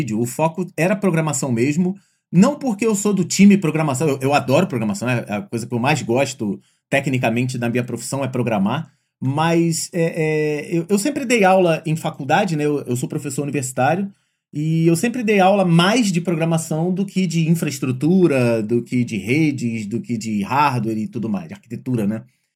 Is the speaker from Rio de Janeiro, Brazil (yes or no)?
yes; Rio de Janeiro, Brazil; Eu sou daqui do Rio de Janeiro.